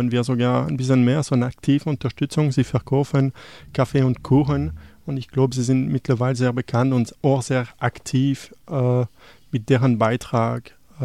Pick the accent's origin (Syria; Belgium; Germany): Belgium; Oder ich als Belgier habe ich das gelernt mittlerweile.